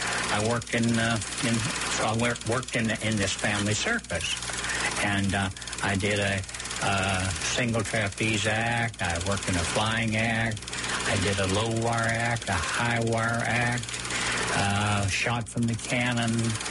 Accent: Kentucky, United States; I grew up in Southern Kentucky where bootlegging was a way of life.

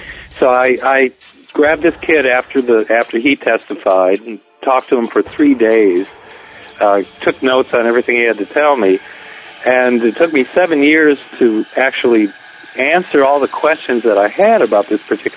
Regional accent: Ohio, United States; moved away as an adult; now in Los Angeles, United States; And I came to Los Angeles from Ohio. I had worked for a tiny machine tool company out there

